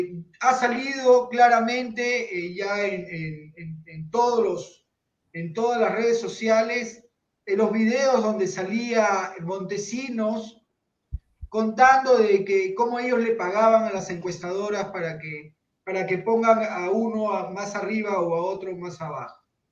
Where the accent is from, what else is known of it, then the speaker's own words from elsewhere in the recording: Peru; also born or lived in United States; soy un peruano que ha sufrido, ha pasado todo, y que al día de hoy puedo decirles con gran orgullo que tengo una empresa en Estados Unidos, tengo una empresa en Perú, tengo mi vida dividida entre ambos países